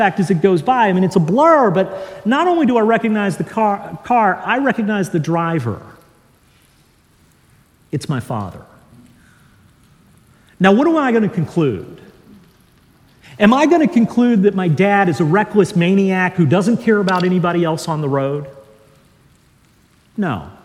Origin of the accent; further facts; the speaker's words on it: Dallas, Texas, United States; I grew up in Dallas. I grew up in Lake Highlands, if you know where that is.